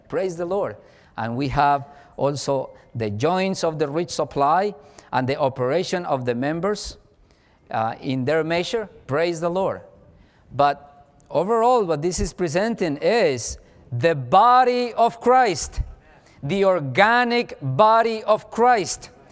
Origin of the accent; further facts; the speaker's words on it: Colombia; English is a second language; I spent 11 years of my life in a civil war in my home country. I was a captain of the Colombian army.